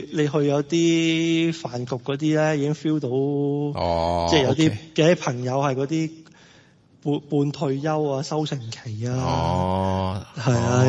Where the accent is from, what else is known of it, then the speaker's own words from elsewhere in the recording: Hong Kong; 我都作為香港人，我都理解一啲即係想離開香港嘅人嘅 啲心態嘅